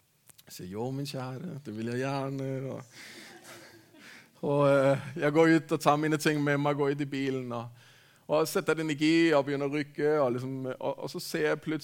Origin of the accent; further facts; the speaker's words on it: Denmark; Norwegian is a second language; now in Norway; Men jeg kommer altså fra Danmark og har bodd i Norge i en snart 20 år